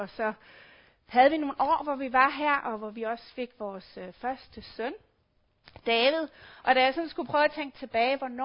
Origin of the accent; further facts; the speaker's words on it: Region of Southern Denmark, Denmark; Jeg er opvokset i KF, dog på den fynske side.